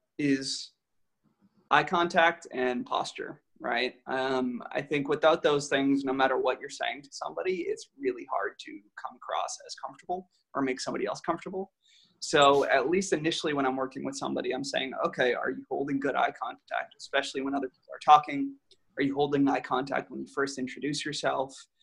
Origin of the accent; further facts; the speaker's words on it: Boston, Massachusetts, United States; Even I'm from Boston, so I talk at like a mile a minute.